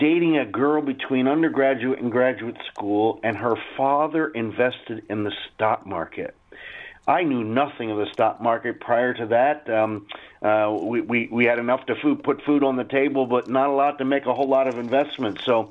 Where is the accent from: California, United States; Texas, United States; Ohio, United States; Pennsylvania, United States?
Pennsylvania, United States; Philadelphia; So, yeah, I grew up in a row home in Northeast Philadelphia.